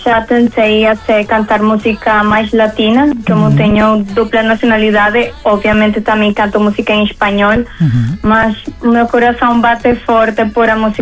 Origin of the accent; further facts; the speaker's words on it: Venezuela; Eu sou venezuelana, nasci na Venezuela, mas meus pais são portugueses e é de ali que eu tenho a dupla nacionalidade.